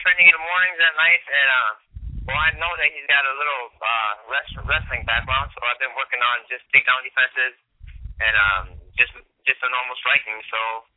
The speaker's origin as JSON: {"language": "English", "town": "Wausau", "region": "Wisconsin", "country": "United States", "tie": "born or raised there", "said": "especially down here in my hometown in Wausau, too."}